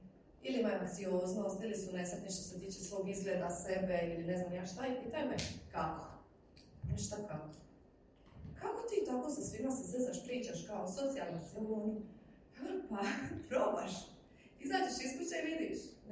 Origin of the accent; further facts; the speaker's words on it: Dalmatia, Croatia; To je to, to smo mi smo Dalmatinci, to je dišpet